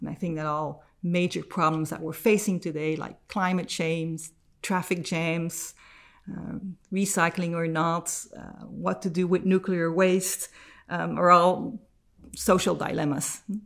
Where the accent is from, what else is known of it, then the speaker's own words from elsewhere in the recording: Belgium; moved away as an adult; also born or lived in Texas; I was born in the United States, in Texas, actually, although I do not have a Texan accent. But I grew up in Belgium and I went to school here, into high school, and I returned to the United States when I was 18